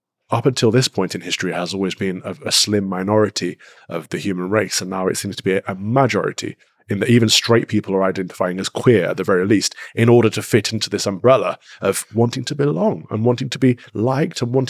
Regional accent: Mansfield, East Midlands, United Kingdom; I grew up in the Midlands, Mansfield, Nottinghamshire, a former miner's town, you know, part of Sherwood Forest, Robin Hood area, and we're a very small town.

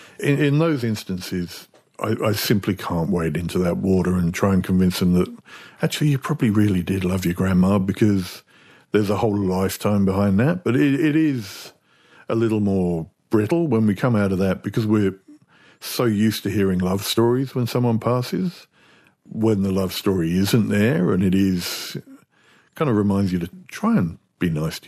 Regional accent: England, United Kingdom; A beautiful church we were at. It's a little slice of England. It makes me very nostalgic for my hometown.

